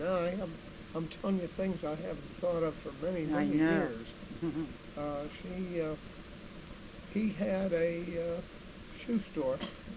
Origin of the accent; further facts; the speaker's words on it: Pittsburgh, Pennsylvania, United States; I was born in Pittsburgh.